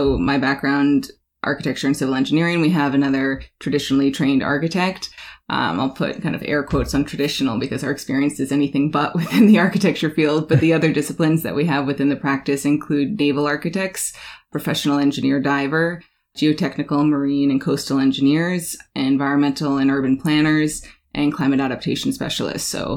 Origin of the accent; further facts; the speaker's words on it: Alaska, United States; So for me, I'm born and raised in Alaska.